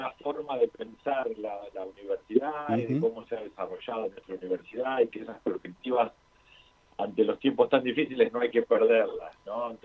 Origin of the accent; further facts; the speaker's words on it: Argentina; una situación compleja que estamos atravesando como argentinos y argentinas